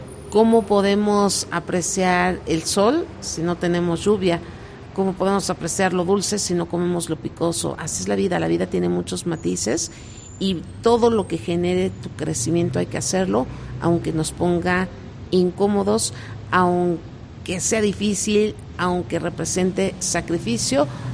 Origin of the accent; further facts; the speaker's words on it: Jiquipilco, State of Mexico, Mexico; Quiero decirte que en mi tierra, en Jiquipilco, todavía nos saludamos, nos damos los buenos días.